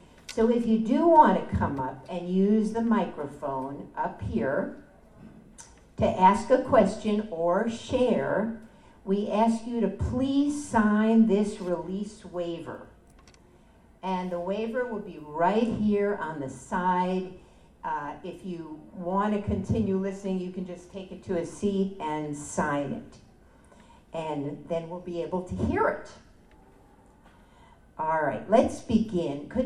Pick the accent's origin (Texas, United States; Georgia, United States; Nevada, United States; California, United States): Nevada, United States; Las Vegas; Hi everybody. I'm from Las Vegas.